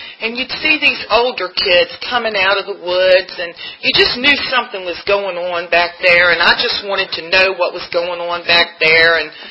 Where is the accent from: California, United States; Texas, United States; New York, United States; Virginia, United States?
Virginia, United States; Hampton; But before I go there, I'm originally from Hampton, Virginia.